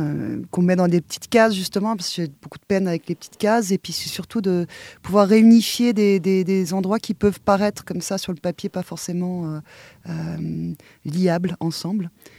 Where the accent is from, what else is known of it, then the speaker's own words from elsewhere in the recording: Switzerland; moved away as an adult; now in France; moi je viens de Suisse. Je suis partie à Paris il y a maintenant longtemps. Je suis arrivée à Paris en 2008 et je vis dans les environs de Paris maintenant, mais en fait depuis je ne suis pas retournée en Suisse et je suis plutôt dans le 77.